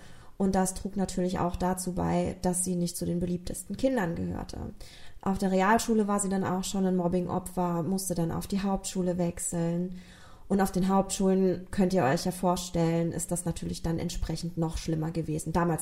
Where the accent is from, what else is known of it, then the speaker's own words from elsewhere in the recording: Rhineland-Palatinate, Germany; Und auch ich lebe in Rheinland-Pfalz und auch ich wurde 1984 geboren. Viele von euch haben das ja tatsächlich schon in meinem Dialekt festgestellt, dass ich aus dieser Gegend komme. Obwohl ich das versuche zu verbergen, kriege ich das nicht immer unterdrückt.